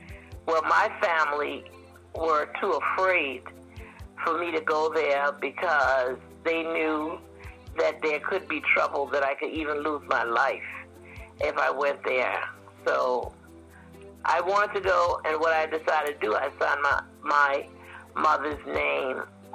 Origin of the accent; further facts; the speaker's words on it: Hollywood, South Carolina, United States; I grew up in South Carolina, a place called Hollywood, South Carolina, a very rural community. In fact, we used to call it the country.